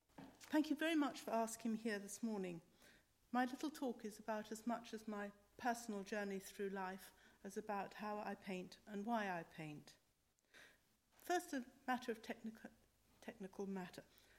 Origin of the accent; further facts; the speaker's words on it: Munster, Ireland; I was brought up in County Tipperary in Eire in the 50s. Where I went to a Catholic convent.